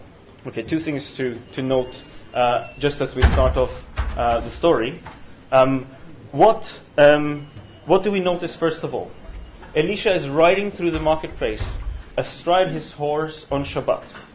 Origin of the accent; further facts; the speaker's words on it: Norway; accent: Norwegian; so you don't have to spend the entirety of the next hour and 10 minutes trying to place my Norwegian accent.